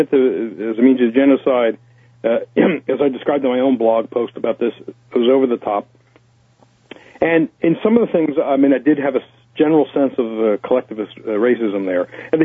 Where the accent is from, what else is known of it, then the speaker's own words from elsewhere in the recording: United States; born there; I love my home. I was born in the United States.